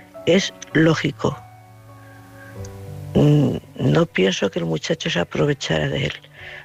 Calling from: Cuenca, Castilla-La Mancha, Spain; de Cuenca.

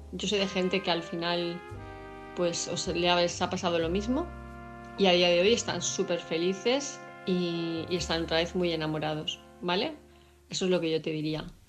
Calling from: Palma de Mallorca, Balearic Islands, Spain; de Palma de Mallorca.

